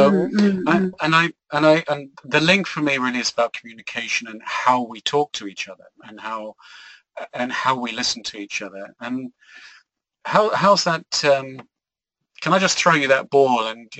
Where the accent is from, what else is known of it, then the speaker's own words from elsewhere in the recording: England, United Kingdom; we're from England originally, so we have the, you know, the phenomena of Brexit